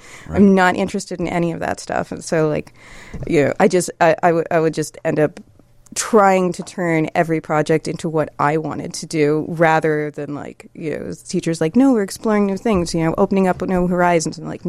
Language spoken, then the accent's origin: English; Columbus, Ohio, United States; I grew up in Columbus, Ohio, and the art college there, the Columbus College of Art and Design, had probably still have Saturday morning programs